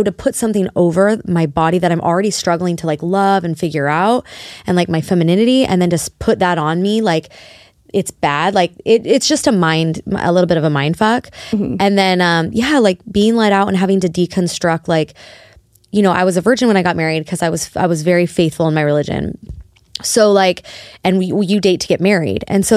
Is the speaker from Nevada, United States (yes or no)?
yes; Las Vegas, Nevada, United States; also born or lived in Seattle; I was basically raised in Vegas. I was born in Seattle, but pretty much my whole life.